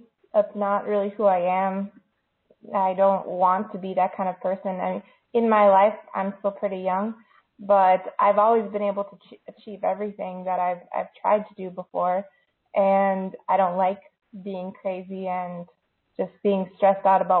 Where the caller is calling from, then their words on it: Fargo, North Dakota, United States; Fargo, North Dakota.